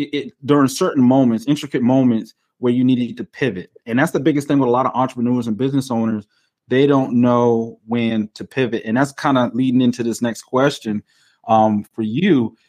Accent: North Carolina, United States; So I'm coming from North Carolina and I'm listening to these sales guys telling me how I should sell.

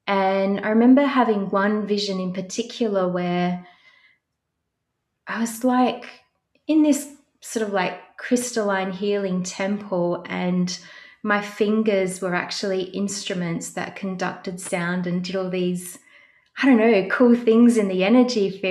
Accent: Adelaide, South Australia, Australia; So I've always lived in the northeastern suburbs of Adelaide. I haven't really ventured too far from this area at all. I quite enjoy being in this area. I've always been lucky enough to live quite close to Linear Park.

